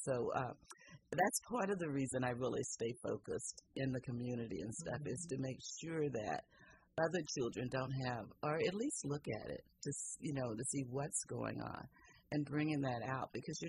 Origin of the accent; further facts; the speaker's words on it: Shreveport, Louisiana, United States; also born or lived in Oakland; now in Petaluma, United States; But I was brought up in Shreveport, Louisiana. So I was brought up in the South, but I was born in Oakland, California.